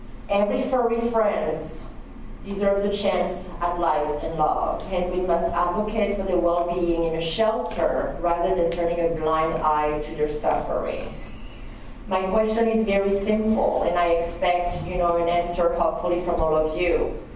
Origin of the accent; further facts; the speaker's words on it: France; accent: French; English is a second language; I'm sorry first about my accent, I'm from France, okay?